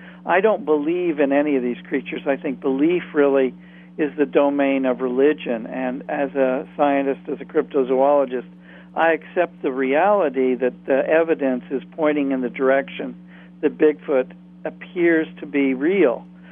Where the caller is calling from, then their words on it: Maine, United States; I'm calling you from Maine tonight.